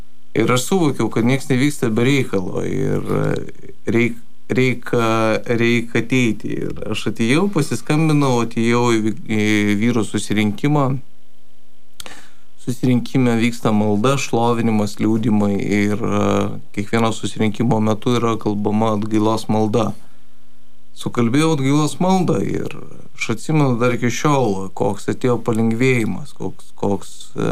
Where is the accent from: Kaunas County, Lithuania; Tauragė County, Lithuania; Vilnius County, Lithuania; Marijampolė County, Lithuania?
Kaunas County, Lithuania; Kaunas; 31 metai, esu kaunietis, vedęs.